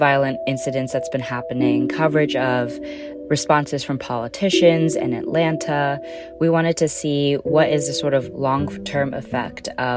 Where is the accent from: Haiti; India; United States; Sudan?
India; I'm Indian, for example, and whenever my family is asked, you know, how do you identify? We say Indian.